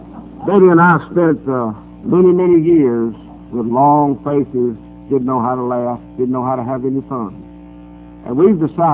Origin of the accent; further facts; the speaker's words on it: North Carolina, United States; I was born up in North Carolina, in a little mill town, textile village they call it today, but it was a mill town when I grew up in 1930, in the 30s and 40s.